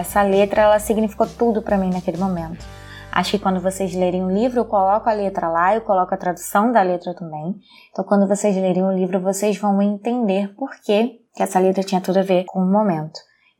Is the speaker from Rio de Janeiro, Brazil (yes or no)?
yes; Rio de Janeiro, Brazil; eu sou aqui do Rio de Janeiro, então eu despacho daqui do Rio de Janeiro